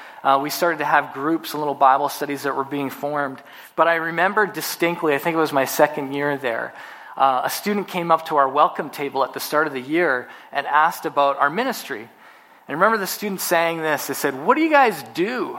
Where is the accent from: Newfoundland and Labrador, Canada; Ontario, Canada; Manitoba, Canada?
Manitoba, Canada; When I was growing up, I grew up in Manitoba and grew up always, we had a garden in our backyard.